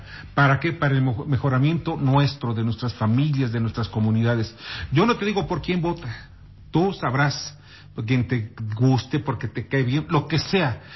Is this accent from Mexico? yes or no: yes; Mexico; Muy pacífica es lo que estamos buscando como mexicanos.